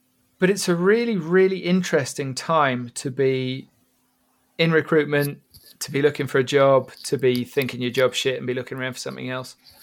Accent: Ireland; But I'm Irish.

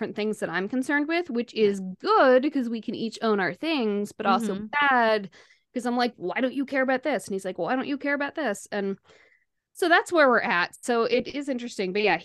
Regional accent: New York, United States; now in St Albans, United Kingdom; I'm from New York.

